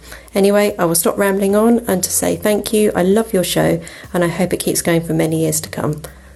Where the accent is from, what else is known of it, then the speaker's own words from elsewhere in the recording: England, United Kingdom; I'm from England